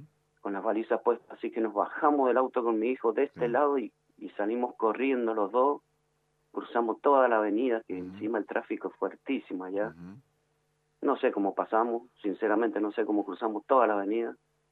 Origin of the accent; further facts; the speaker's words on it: Argentina; somos los argentinos que vamos para allá